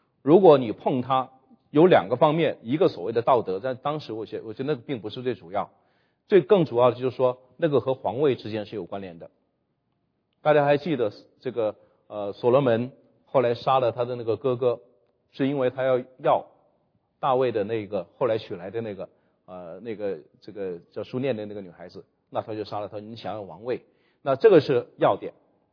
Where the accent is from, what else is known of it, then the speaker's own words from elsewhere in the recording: China; 我们中国人很熟悉的哈，我们有皇室的叫做皇叔哈